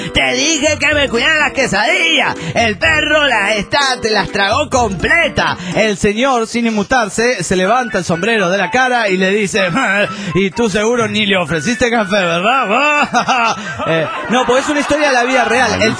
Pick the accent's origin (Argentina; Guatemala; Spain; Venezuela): Guatemala; de Guatemala.